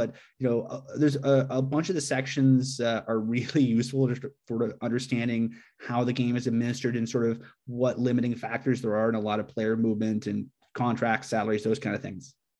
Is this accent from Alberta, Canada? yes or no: yes; Calgary, Alberta, Canada; Well, I grew up in Calgary as a hockey fan